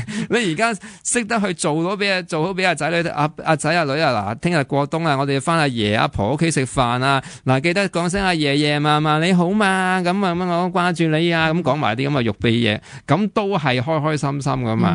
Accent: Hong Kong; 即系我好希望香港人咧将呢个冬节变为我哋香港人嘅感恩节。

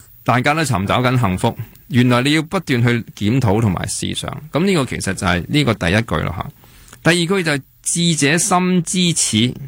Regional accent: China; 即係我哋中国人有句说话叫小心驶得万年船。

